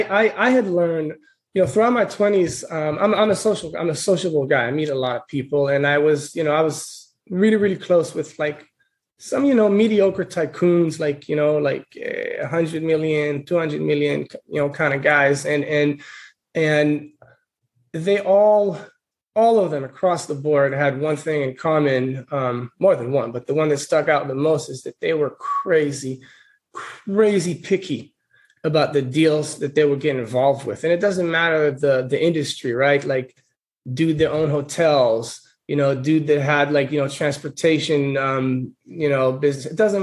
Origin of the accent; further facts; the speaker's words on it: Israel; moved away as an adult; So I'm from Israel originally. I moved over here after the, they got mandatory army. After that, I moved over here straight away.